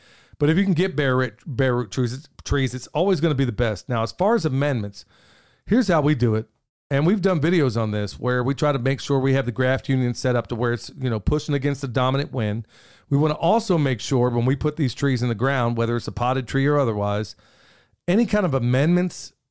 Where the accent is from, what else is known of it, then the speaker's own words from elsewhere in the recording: Oklahoma City, Oklahoma, United States; I was raised a city boy also. And, you know, I grew up in South Oklahoma City.